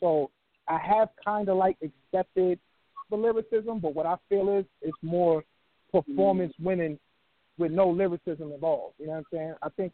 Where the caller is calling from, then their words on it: Brooklyn, New York, United States; We're coming from Brooklyn, East New York.